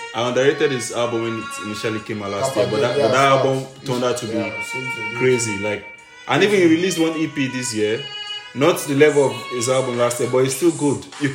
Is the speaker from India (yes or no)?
no; Nigeria; Being Nigerian